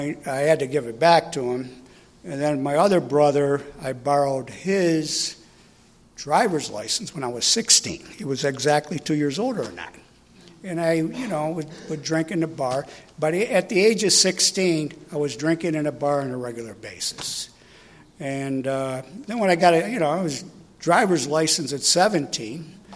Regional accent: New York, United States; Let me tell you, I grew up in New York, and there's a lot of New Yorkers here.

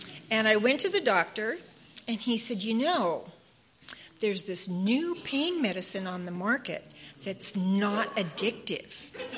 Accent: California, United States; I mean, I'm from Humboldt County.

